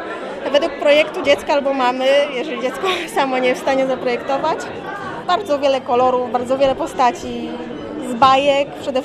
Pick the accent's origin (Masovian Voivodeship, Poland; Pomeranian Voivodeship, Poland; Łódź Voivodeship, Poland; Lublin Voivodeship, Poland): Pomeranian Voivodeship, Poland; Juszkowo; Juszkowo, to jest bardzo niedaleko.